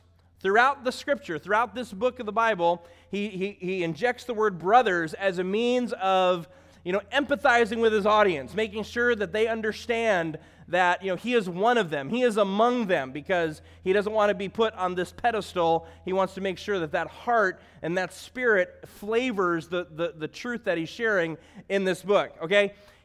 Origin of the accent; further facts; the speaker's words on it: Chicago, Illinois, United States; also born or lived in Wisconsin, United States; I'm from Chicago, so we've been Bears fans our entire lives